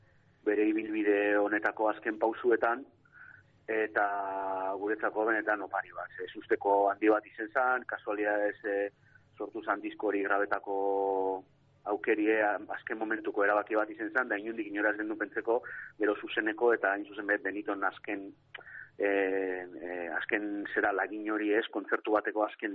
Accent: Gernika, Basque Country, Spain; beti begu Gernikarrak gara

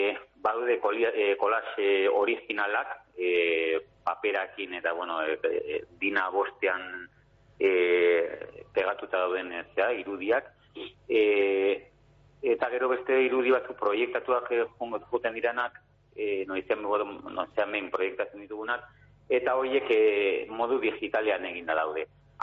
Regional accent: San Sebastián, Basque Country, Spain; now in Markina, Spain; ni berez Donostiarra naiz

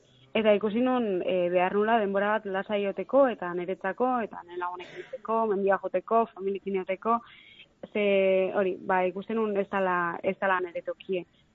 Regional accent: Lazkao, Basque Country, Spain; Gogoan dauket gurasok apuntatu nindutela nire herriko Lazkaoko

